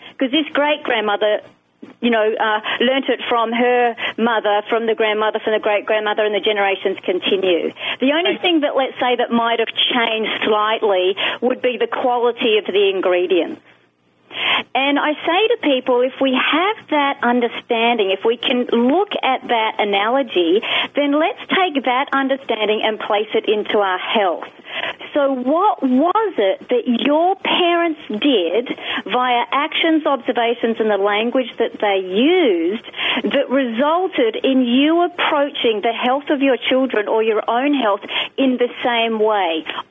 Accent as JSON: {"language": "English", "country": "Australia", "said": "when I was living in Queensland, which is my home country is Australia, and I was living in Queensland, which is a state of Australia"}